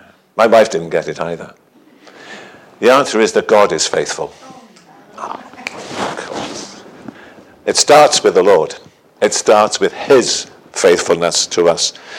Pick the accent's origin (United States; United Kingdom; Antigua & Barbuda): United Kingdom; Wales; accent: Welsh; We, as you may know, I'm Welsh for my accent